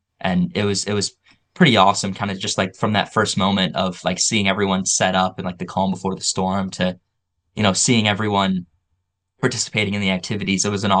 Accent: Michigan, United States; So I'm from Michigan, and Tennessee is about 10 hours, so it was always a bit far.

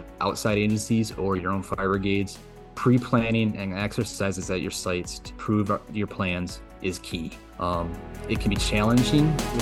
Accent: Bridgeport, Michigan, United States; But yeah, I've always lived in Michigan. I grew up and graduated in Bridgeport, Michigan, just outside of Frankenmuth.

